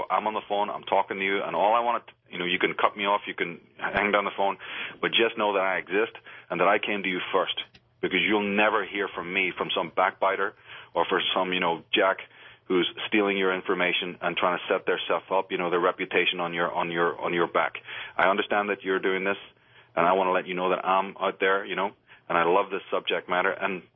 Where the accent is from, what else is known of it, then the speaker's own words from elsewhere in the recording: Ireland; I'm a guy from Ireland, you know, come to a big country